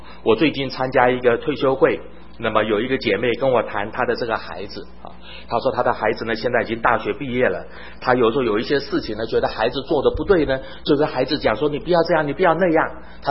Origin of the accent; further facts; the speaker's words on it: China; 那我们中国人喜欢讲一句话叫做天生我材必有用